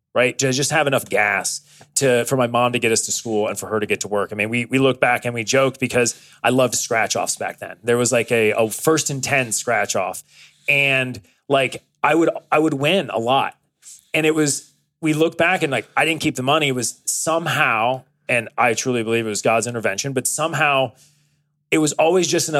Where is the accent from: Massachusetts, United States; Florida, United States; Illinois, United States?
Florida, United States; Tampa; I grew up in a, I grew up right here in Tampa. I was the product of a single parent household.